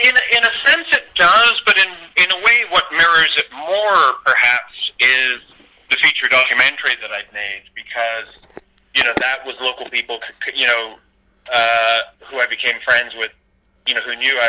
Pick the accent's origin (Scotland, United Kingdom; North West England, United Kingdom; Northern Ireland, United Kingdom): Scotland, United Kingdom; No, I'm a Scotsman.